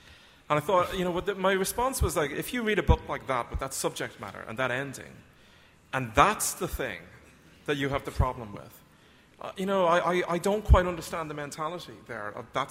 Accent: Ireland; Most Irish writers, if not all Irish writers, write about Ireland.

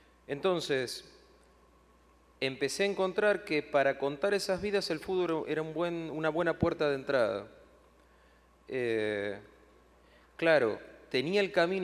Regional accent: Argentina; En Argentina, creo que no solo en Argentina, pero en mi país es así

